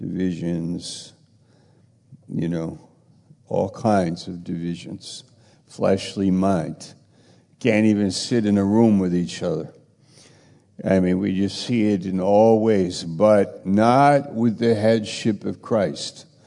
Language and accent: English; United States; But they are Indians, and I'm an American, or Argentina, or Hungary, or Russia.